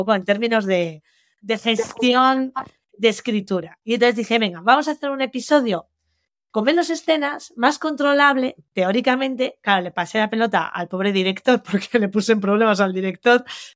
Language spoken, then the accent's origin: Spanish; San Martín de Unx, Navarre, Spain; cuyo nombre sale de la farmacéutica de mi pueblo, San Martín de Ux, que tenía la piscina del pueblo